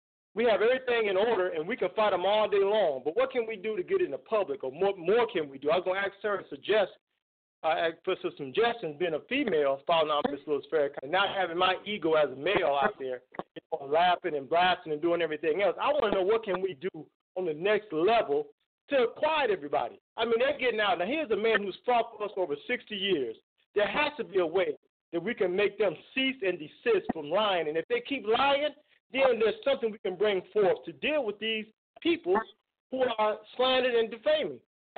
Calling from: Norman, Illinois, United States; I'm calling from Norman, Illinois.

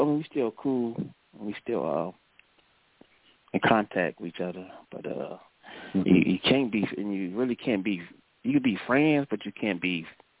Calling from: Cleveland, Ohio, United States; I'm calling from Cleveland, Ohio.

